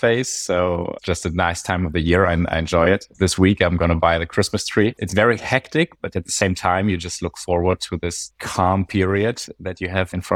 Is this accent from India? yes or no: no; western Germany, Germany; English is a second language; I come from Western Germany and there are no real mountains, and my family wasn't into that.